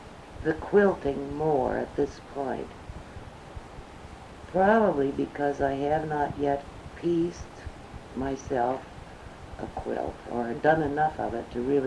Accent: Kansas, United States; moved away as an adult; now in Kentucky, United States; We were born and raised in Kansas. And lived several places in connection with my husband's work.

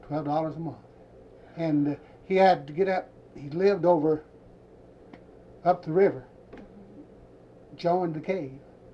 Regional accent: Mammoth Cave, Kentucky, United States; Right here at Mammoth Cave.

